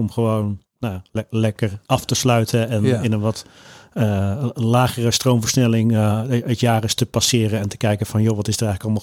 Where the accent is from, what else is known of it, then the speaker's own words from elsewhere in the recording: Nijkerk, Gelderland, Netherlands; En ik kom uit Nijkerk.